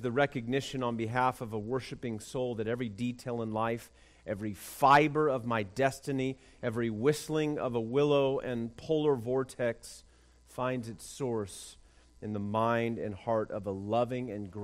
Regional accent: West Coast, United States; I'm really from the West Coast, so I just play a Southerner on TV.

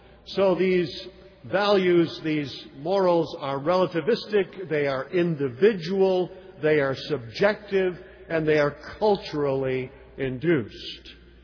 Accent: Fort Lauderdale, Florida, United States; I come from Fort Lauderdale.

